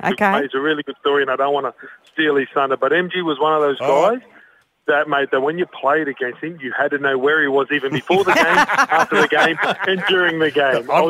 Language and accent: English; Queensland, Australia; as a kid, you know, just growing up in Queensland, mate, when I was seven, the first State of Origin was played.